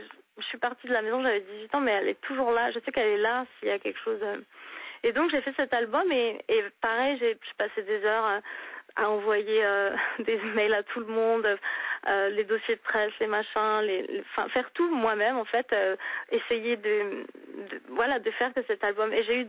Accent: France; moved away as an adult; now in United States; Vous êtes intelligent et vous avez... cette éducation et cette bâtisse française, dans le sens où nous, les Français, comme on grandit, on vit pas sur les crédits

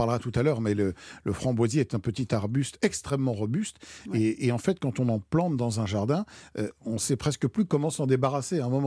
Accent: France; débute assez tardivement, en fait dans les années 1950 chez nous en France.

